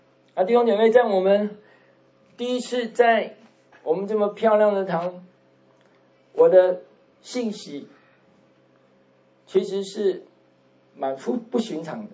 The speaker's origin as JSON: {"language": "Chinese", "country": "China", "said": "我们中国人不太敢谈论死亡，认为这个是忌讳。"}